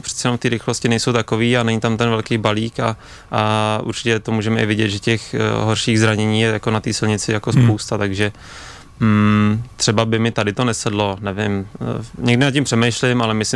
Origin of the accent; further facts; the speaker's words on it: Blatná, South Bohemian Region, Czechia; Pocházím z Blatný, jo.